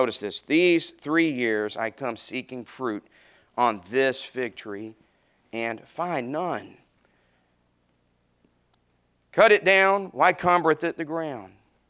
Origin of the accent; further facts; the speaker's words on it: Arkansas, United States; born there; now in San Antonio, United States; y'all know that I wasn't born here in Texas, and I was born in Arkansas, and I haven't lived there in years and years and years.